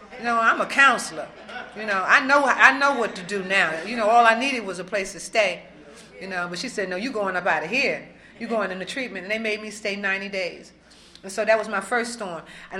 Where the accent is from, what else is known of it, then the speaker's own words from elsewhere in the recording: New York, United States; now in Washington, United States; I'm from New York. And I got clean in Washington, D.C. I first came around in 84, then I went back out. My sister brought me here because we lost our mother and father in New York.